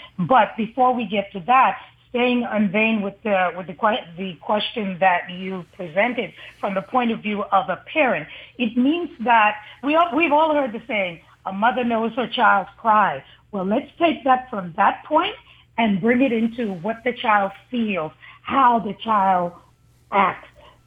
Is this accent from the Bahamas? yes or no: yes; Bahamas; I'm Bahamian. I'm originally from the Bahamas.